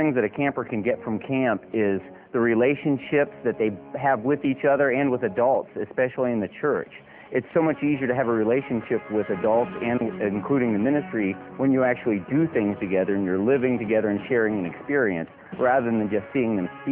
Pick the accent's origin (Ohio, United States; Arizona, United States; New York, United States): Ohio, United States; Columbus; I'm from Columbus, Ohio.